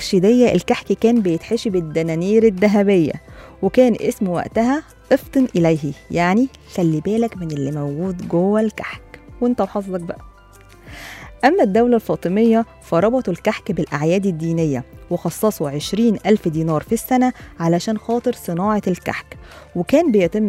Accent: Egypt; إحنا كمصريين نسافر من محافظة للتانية

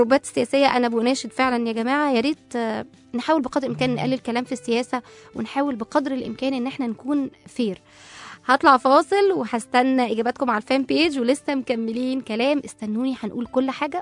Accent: Egypt; احنا كمصريين طول عمرنا عارفين ان احنا يعني التوب

